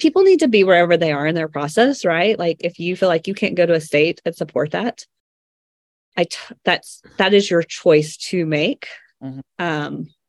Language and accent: English; Atlanta, Georgia, United States; And also, I came from Atlanta, where, you know, obviously I saw the long tail of change that happens in politics